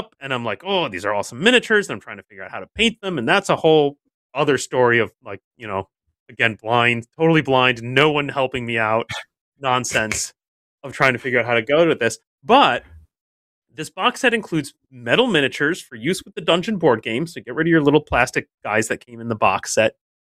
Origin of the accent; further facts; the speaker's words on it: Long Island, New York, United States; I'm growing up on Long Island just outside of New York City.